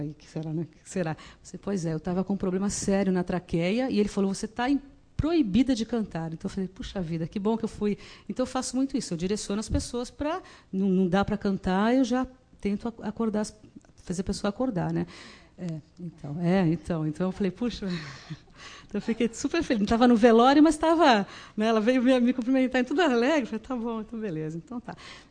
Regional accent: Santos, São Paulo, Brazil; born there; now in Cubatão, Brazil; eu nasci em Santos, mas moro no Casqueiro, aqui em Cubatão

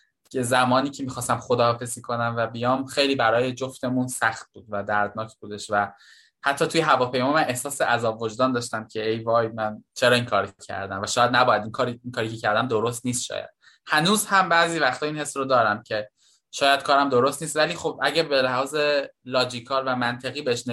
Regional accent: Tehran, Tehran Province, Iran; من تمام مدت تحصیلم رو تو تهران بودم و خب خودم هم متولد تهران هستم و هیچ وقت سفری به شهر دیگه نداشتم

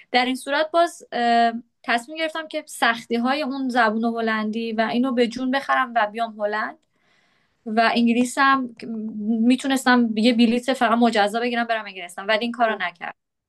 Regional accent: Iran; moved away as an adult; من نوعی که از ایران اومدم و تازه سیوینگم رو دارم از ایران میخوام 1 سال استفاده کنم

